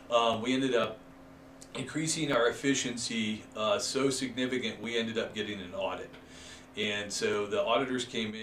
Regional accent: Boston, Massachusetts, United States; moved away as an adult; now in Germany; Growing up in Boston, so during the summer, I told you construction, right? So all family owned, South Boston Irish.

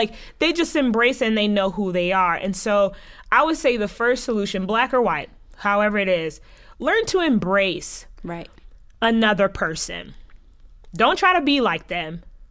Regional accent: United States; although my family is very much Haitian, I was born and raised in the States.

